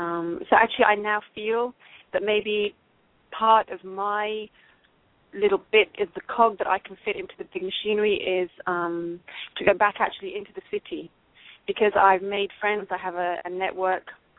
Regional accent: London, United Kingdom; I'm from London.

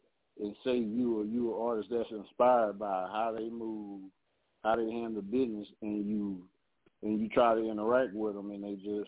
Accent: Houston, Texas, United States; also born or lived in Savannah; I mean, being from Savannah and growing up in Houston, you know, which is a way bigger city

